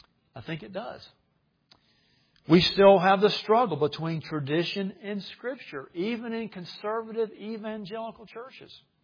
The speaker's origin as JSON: {"language": "English", "region": "Georgia", "country": "United States", "accent": "North Georgia", "said": "You wouldn't want to hear that in my North Georgia accent anyway."}